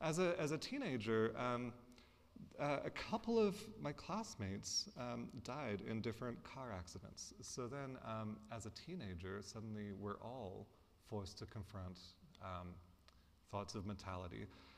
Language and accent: English; Australia; because I grew up in Australia with my parents and brothers there, but my extended family remained here in Alberta